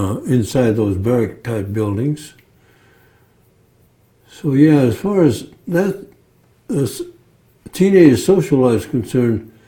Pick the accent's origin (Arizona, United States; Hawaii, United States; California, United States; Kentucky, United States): California, United States; El Centro; born there; I was born in El Centro, California.